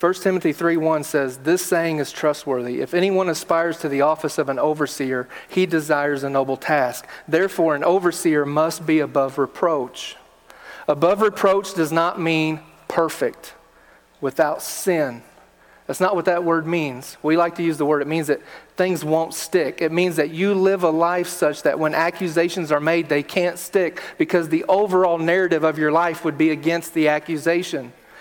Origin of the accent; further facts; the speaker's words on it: Kissimmee, Florida, United States; I was born in Kissimmee, Florida. I lived the first 10 years of my life in Kissimmee. I went to Thacker Avenue Elementary School, and the school was not all white.